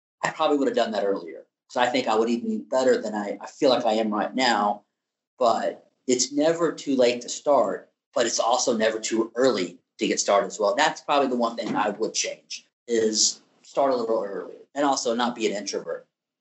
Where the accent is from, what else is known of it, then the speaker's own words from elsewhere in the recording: Texas, United States; because I'm so proud to be a Texan and American.